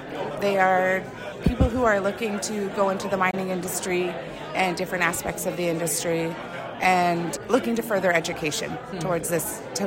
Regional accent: British Columbia, Canada; I'm from the Gitxan Territory.

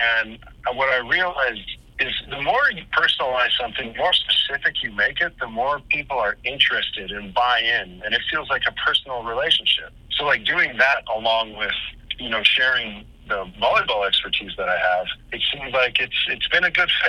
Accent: Red Deer, Alberta, Canada; growing up in Red Deer, my brother and I mean, we played every sport.

